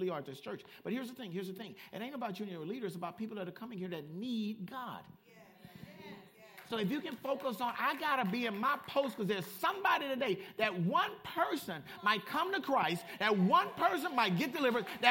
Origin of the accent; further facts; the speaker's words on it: Compton, California, United States; That was my attitude growing up in Compton.